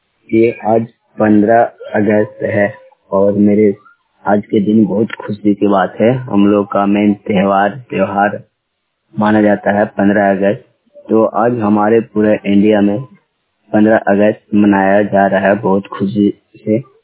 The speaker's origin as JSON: {"language": "Hindi", "town": "Lakhepur", "region": "Bihar", "country": "India", "said": "ग्राम लखेपुर, प्रखंड मोहनपुर, जिला गया, बिहार का रहने वाला हूँ।"}